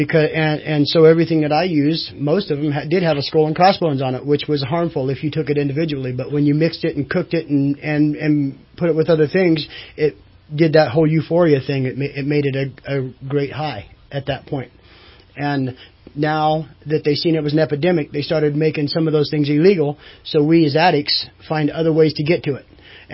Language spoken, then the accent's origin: English; California, United States; I am from Shasta County, yes.